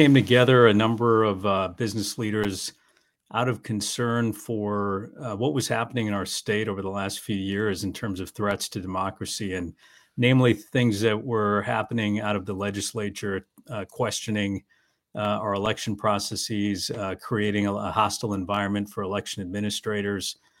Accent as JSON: {"language": "English", "region": "Minnesota", "country": "United States", "tie": "born or raised there", "said": "Well, I grew up in Minnesota next door here, and you know, life took me to a number of places."}